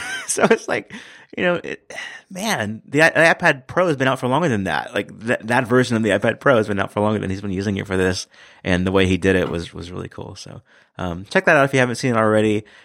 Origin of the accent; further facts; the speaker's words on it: Mississippi, United States; And there was a cartoonist from my home state, Mississippi, that was in attendance as well